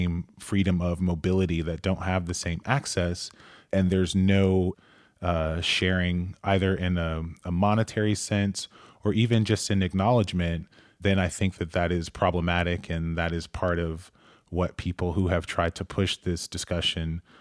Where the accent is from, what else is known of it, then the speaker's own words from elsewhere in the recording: Atlanta, Georgia, United States; I'm from Atlanta, and the way that people talk about barbecue regionally in the South is also even a moving target.